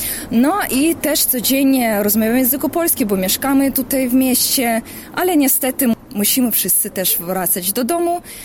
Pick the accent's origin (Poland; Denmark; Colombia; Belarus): Belarus; Polish is a second language; przyjechałam z Białorusi.